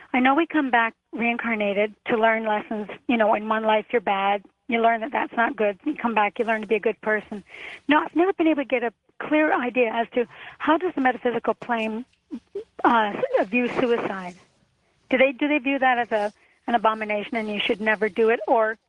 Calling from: Toronto, Ontario, Canada; calling from Toronto.

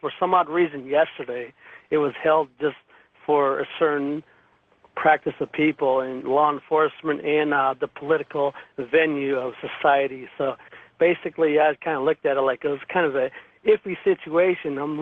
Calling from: Phoenix, Arizona, United States; You know, KFYI, I'm in Phoenix.

